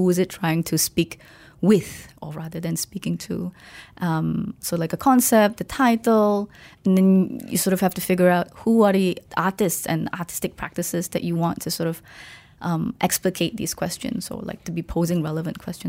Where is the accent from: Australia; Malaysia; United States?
Malaysia; I sort of see myself as Malaysian, but also culturally Chinese.